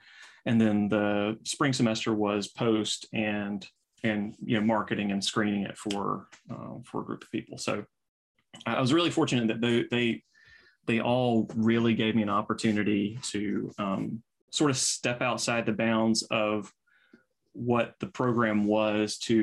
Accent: the South, United States; and I'm from the South, particularly Southern people who take things, you know, very seriously.

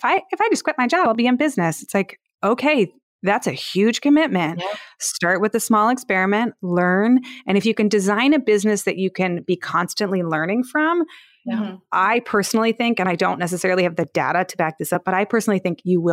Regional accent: Palo Alto, California, United States; I used to work at startups and I'm from Palo Alto.

